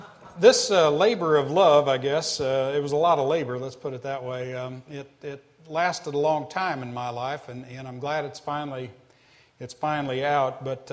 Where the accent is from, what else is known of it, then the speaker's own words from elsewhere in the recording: Larned, Kansas, United States; As Henry said, I'm an attorney from Larned, Kansas. We have a mental hospital out there.